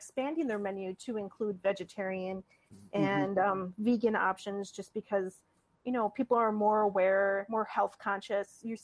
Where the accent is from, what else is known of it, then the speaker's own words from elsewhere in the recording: Wisconsin, United States; growing up in Northeast Wisconsin, salad bars were really prevalent up in that area of the state.